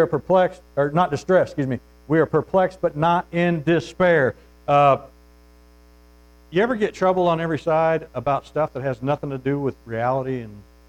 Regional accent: United States; I just run 3 miles. I'm an American.

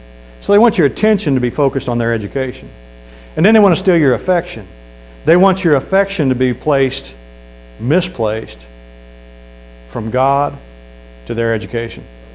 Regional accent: St. Joseph, Missouri, United States; I grew up in St. Joe, Missouri, in a poor part of town.

